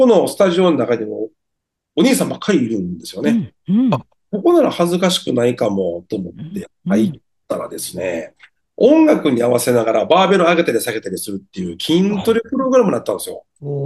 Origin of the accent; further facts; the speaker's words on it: Kyoto, Japan; born there; 私は京都で、京都市で生まれましてですね